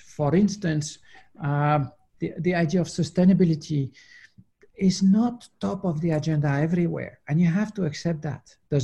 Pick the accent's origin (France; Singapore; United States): France; French Caribbean; I come from the French Caribbean. Everybody sees me as a French person.